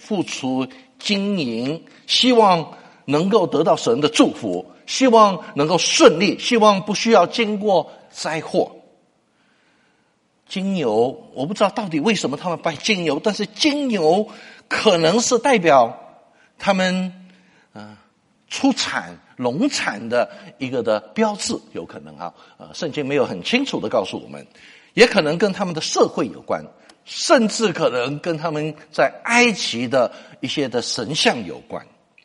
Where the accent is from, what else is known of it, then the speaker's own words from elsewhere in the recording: China; 我是中国人